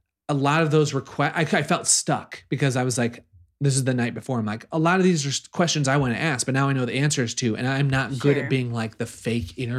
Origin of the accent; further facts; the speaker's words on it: Midwest, United States; Like, I feel like growing up in the Midwest, if a place had it, you'd be like, I dare you to use the bidet.